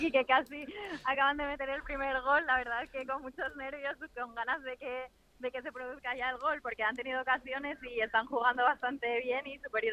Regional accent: Gijón, Asturias, Spain; empecé aquí en Asturias. Yo soy de Asturias, soy de Gijón y nada, eso, empecé aquí y ahora viajando por todo el mundo.

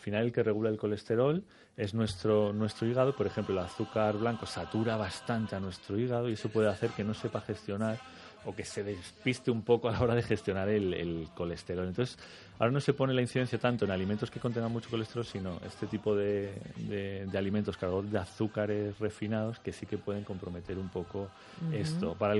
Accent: Spain; quien llega el último al restaurante o los que llegamos los últimos somos los españoles.

